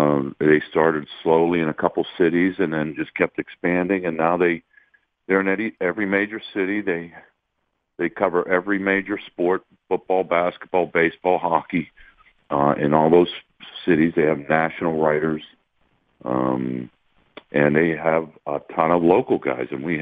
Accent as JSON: {"language": "English", "region": "Pennsylvania", "country": "United States", "tie": "born or raised there", "said": "I grew up in Central Pennsylvania reading the Harrisburg Patriot News"}